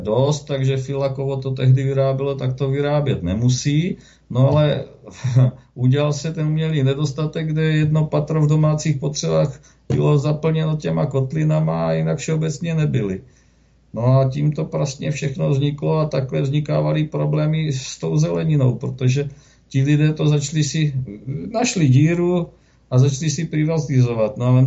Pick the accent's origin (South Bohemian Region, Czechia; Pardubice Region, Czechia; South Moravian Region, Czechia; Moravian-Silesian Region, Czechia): South Moravian Region, Czechia; Co se týká třeba já, že bydlím a pocházím kousek od Brna